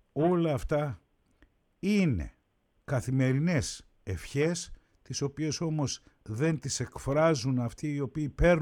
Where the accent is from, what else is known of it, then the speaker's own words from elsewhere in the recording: Cyprus; έχουμε ιτημένα μυαλά ως Έλληνες της Κύπρου.